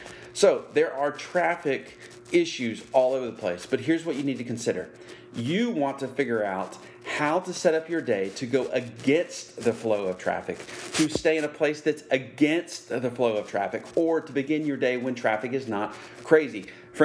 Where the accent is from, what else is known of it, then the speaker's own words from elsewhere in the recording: California, United States; born there; Some of you know that I was born in California